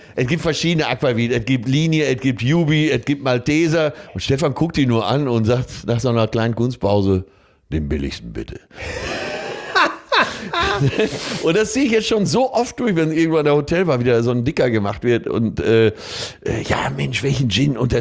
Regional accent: North Rhine-Westphalia, Germany; Wir kommen ja weiter aus dem Ruhrgebiet.

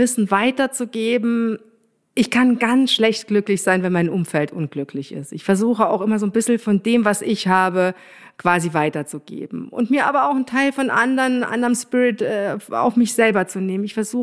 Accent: Saarland, Germany; accent: Saarland dialect; Ich bin eine Saarländerin und habe bis heute ja nicht geschafft, das merkst du, den saarländischen Dialekt total zu verlieren. Ganz, ganz schwierig, aber aus dem Dorf, wo ich herkomme, da hört man es viel, viel, viel, viel stärker.

